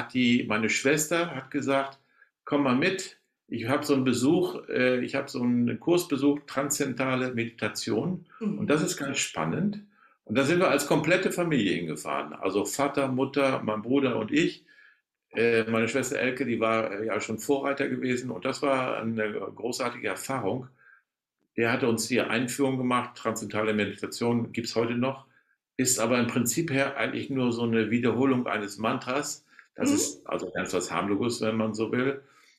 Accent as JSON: {"language": "German", "region": "Lower Saxony", "country": "Germany", "said": "Aber ich komme nicht aus Holland, ich komme aus Ostfriesland."}